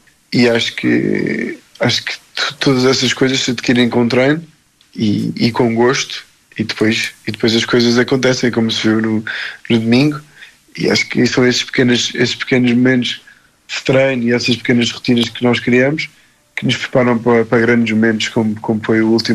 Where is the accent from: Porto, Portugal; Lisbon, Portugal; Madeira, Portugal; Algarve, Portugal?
Lisbon, Portugal; moved away; Tenho o mar perto de mim, que faz lembrar um bocadinho da minha terrinha de Lisboa.